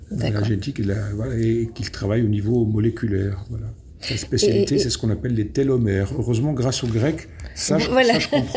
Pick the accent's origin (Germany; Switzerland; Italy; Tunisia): Switzerland; moved away as an adult; also born or lived in Peru / United States; now in France; J'ai grandi en Suisse, j'ai passé la... J'ai fait mes études secondaires là-bas, je n'ai pas le bac, donc j'ai la matu, comme on dit là-bas, la maturité. Et donc, je ne suis venu en France qu'à 20 ans, avec déjà 3 langues pratiquées